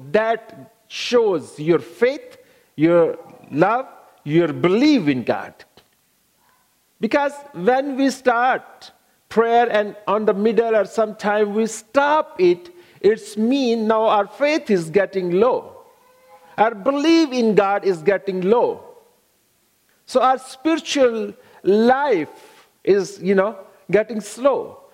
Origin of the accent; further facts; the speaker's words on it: Pakistan; English is a second language; I born in Pakistan, 1974. I grew up in Pakistan and married in Pakistan.